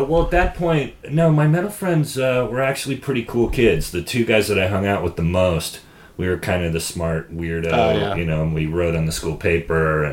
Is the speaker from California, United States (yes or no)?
yes; Sonoma, California, United States; born or raised there